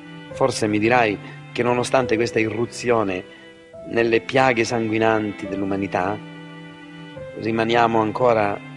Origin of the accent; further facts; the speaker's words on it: Santa Maria di Leuca, Apulia, Italy; i monaci del convento del mio paese, io sono del capo di Santa Maria di Leuca, avevano scolpito sullo stipite delle loro celle.